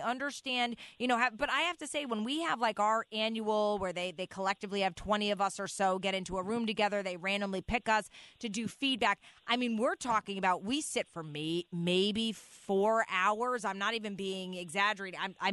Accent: Fairfield, United States; So I grew up in Fairfield, and Holiday Hill was a very popular place to bring middle schoolers, like an end of year trip.

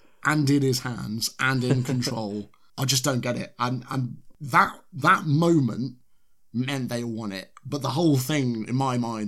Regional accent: United Kingdom; And as a as a Brit who loves a comeback

